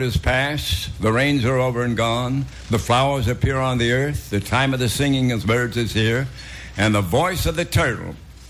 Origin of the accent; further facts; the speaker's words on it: Atlanta, Georgia, United States; I grew up in Atlanta, Georgia.